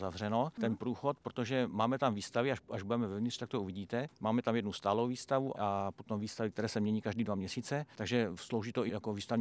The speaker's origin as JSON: {"language": "Czech", "town": "Nový Hrádek", "region": "Hradec Králové Region", "country": "Czechia", "said": "Já jsem také z Nového Hrádku, i když jsem tady přistěhoval, já jsem se sem přiženil, no ale už jsem tady nějakých 35 let"}